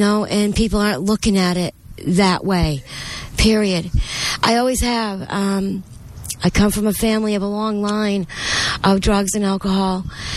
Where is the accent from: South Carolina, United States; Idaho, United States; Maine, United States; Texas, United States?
Maine, United States; because I was from Maine, East Coast. I was fresh meat.